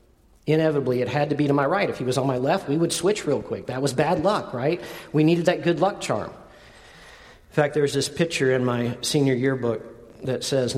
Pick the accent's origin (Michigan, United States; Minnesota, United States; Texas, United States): Texas, United States; Southlake; I grew up in Southlake. Don't think Southlake of today. Think Southlake of a long time ago. If you guys drove through there in 1984 when we moved there, you wouldn't know it was Southlake. It was this little sleepy town.